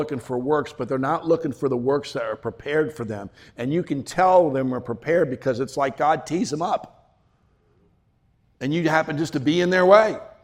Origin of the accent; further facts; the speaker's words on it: United States; excuse me, I'm from the United States, dumb American, you know, whatever.